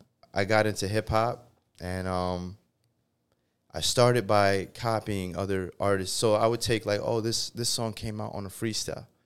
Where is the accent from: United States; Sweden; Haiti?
United States; Bronx, New York; So born and raised in the Bronx, New York City. And I lived in Tampa for about two and a half years.